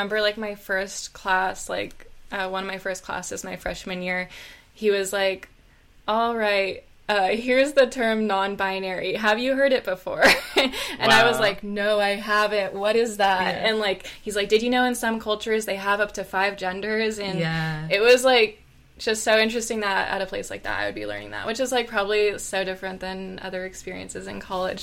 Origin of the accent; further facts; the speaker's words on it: Los Angeles, California, United States; In Los Angeles.